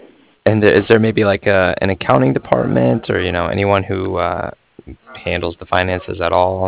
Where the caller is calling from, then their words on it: Cardiff, Wales, United Kingdom; I'm calling from Cardiff.